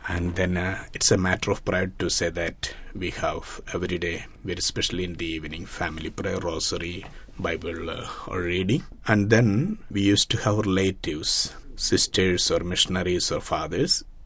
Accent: Kerala, India; English is a second language; I belong to the Diocese of Gorakhpur in North India. I hail from Kerala, from the Diocese of Palay. I was born into a family of 7 children

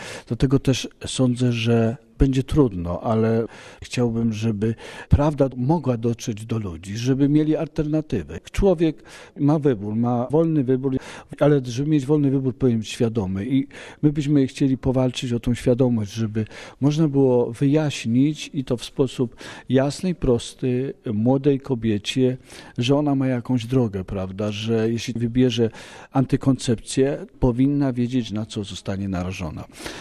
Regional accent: Kraków, Lesser Poland, Poland; jestem lekarzem ginekologiem z Krakowa.

